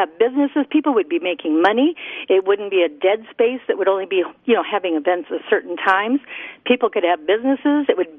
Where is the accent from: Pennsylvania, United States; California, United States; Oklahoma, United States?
California, United States; Los Angeles; And the fact is, I grew up in Los Angeles, and they have Olvera Street.